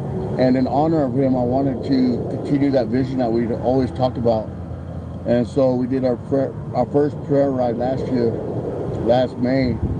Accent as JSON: {"language": "English", "region": "Nevada", "country": "United States", "said": "From Manahu … I'm from the Walk River Paiute Tribe."}